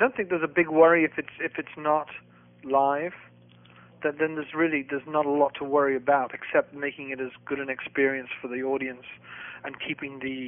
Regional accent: Liverpool, North West England, United Kingdom; Well, I came from Liverpool, so I was really a …

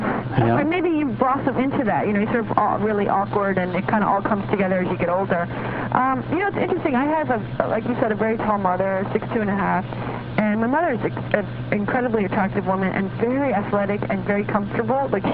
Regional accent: U.S. Virgin Islands; now in United States; I live half the time in California. And I grew up in the Virgin Islands, so I've been, you know, sort of in the islands a lot in my life.

